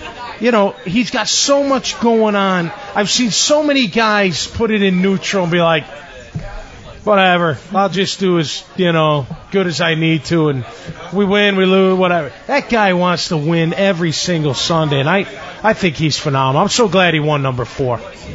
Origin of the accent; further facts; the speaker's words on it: Chicago, Illinois, United States; also born or lived in Boston; now in Jacksonville, United States; I've been here 20 years now. And although I'm from Chicago and went to school in Boston, I consider this home.